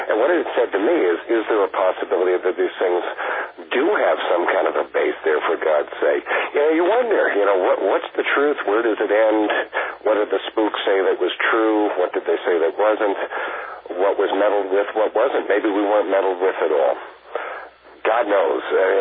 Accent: New York, United States; We're both from New York, and it's kind of a coping mechanism.

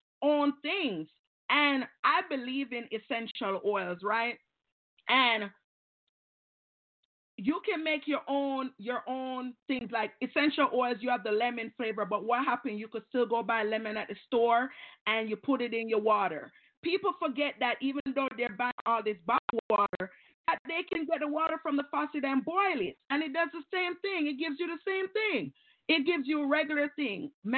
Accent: Jamaica; So given the fact that, like, I come from Jamaica, right? In Jamaica, we have all the herbs

